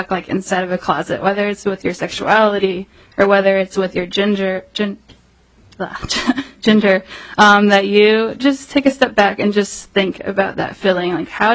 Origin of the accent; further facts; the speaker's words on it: Nebraska, United States; now in Minnesota, United States; Because I grew up in Western Nebraska, super conservative rural area.